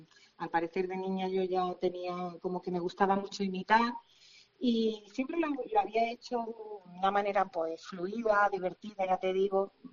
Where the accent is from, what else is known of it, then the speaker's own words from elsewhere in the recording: Andalusia, Spain; accent: Andalusian; nosotros los andaluces lo tenemos que preguntar, mira, ¿lo quieres con castellano neutro o lo quieres con mi acento?